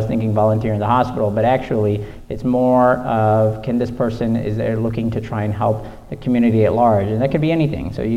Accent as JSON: {"language": "English", "region": "Michigan", "country": "United States", "tie": "born or raised there", "said": "I grew up in Michigan. I went to school at the University of Michigan, then I went to actually in Atlanta, so I was at Emory University for medical school"}